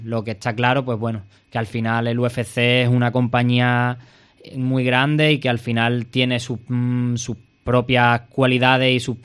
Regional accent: Cádiz, Andalusia, Spain; also born or lived in Thailand; después de más de una década viviendo fuera, por seguido en Tailandia, pues una vez que vuelva, pues como un gaditano que está mucho tiempo fuera de su tierra, le gusta luego volver y disfrutar con lo suyo

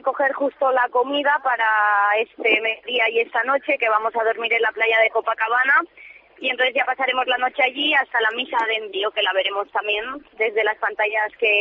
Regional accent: Ciudad Real, Castilla-La Mancha, Spain; Yo soy de Ciudad Real, sí.

